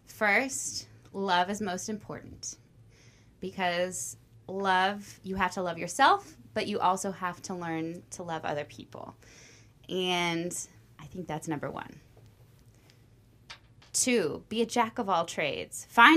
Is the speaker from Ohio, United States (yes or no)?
no; Austin, Texas, United States; Yes, I'm from Austin. Now I'm like right outside the city.